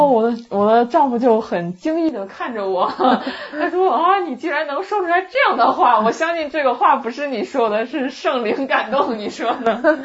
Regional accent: Shandong, China; 我因为我们家是山东人，就是脾气也比较火爆。

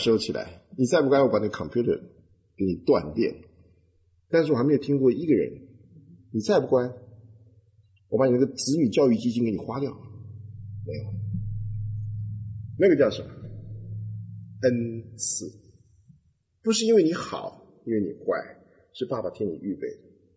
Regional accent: China; 我们中国人讲说恩，有恩就是说大人赏一个脸

